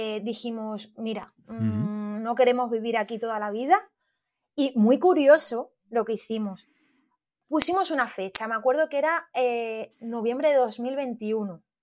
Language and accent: Spanish; Extremadura, Spain; buscamos de Madrid para abajo, porque nosotros somos de Extremadura